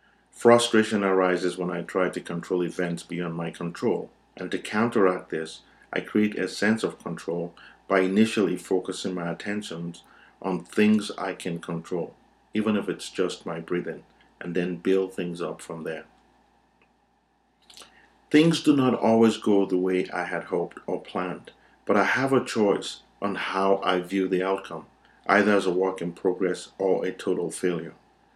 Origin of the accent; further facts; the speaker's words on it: Nigeria; I grew up in Nigeria and was very influenced by the Yoruba cultural belief in fate and destiny.